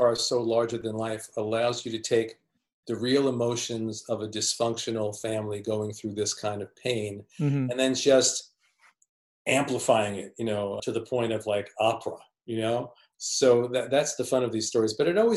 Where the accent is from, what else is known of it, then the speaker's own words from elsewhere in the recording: New York City, New York, United States; Well, yeah, I grew up in New York City. I live in upstate New York, so I was not living in the city.